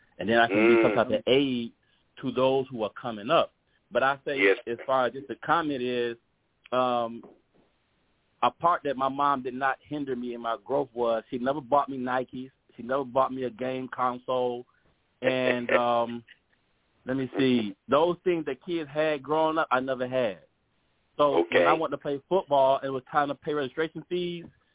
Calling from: Atlanta, Georgia, United States; I'm calling from Atlanta, Georgia.

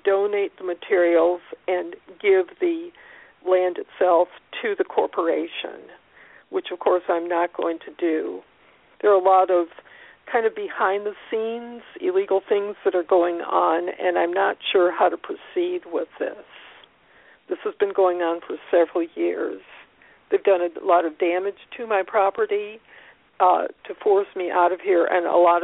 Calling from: Kentucky, United States; I'm calling from Kentucky

